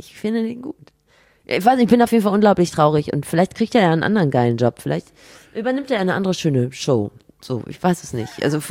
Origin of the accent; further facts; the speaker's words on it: Rhineland, Germany; ich komme aus dem Rheinland.